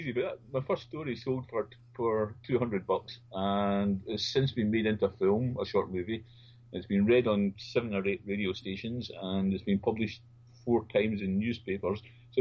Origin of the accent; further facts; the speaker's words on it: Scotland, United Kingdom; As you said, I'm a Scotsman.